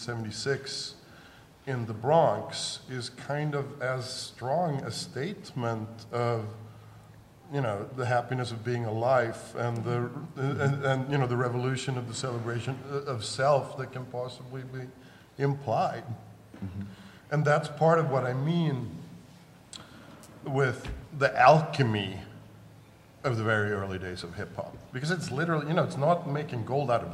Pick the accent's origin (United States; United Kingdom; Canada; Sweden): Sweden; You know, I'm from Sweden. I grew up in like a, you know, little cave with like an elf as a best friend, a small child, close to the Arctic Circle.